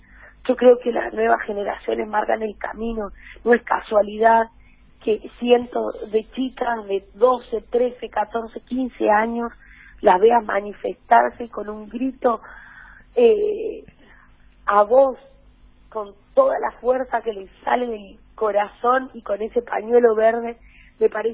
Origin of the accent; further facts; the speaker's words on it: Santiago del Estero, Argentina; Miren, yo vengo de Santiago del Estero.